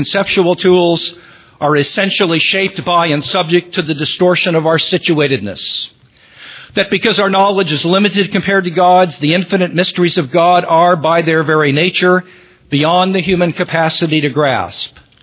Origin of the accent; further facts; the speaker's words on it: Missouri, United States; that I grew up in Missouri, biblical truth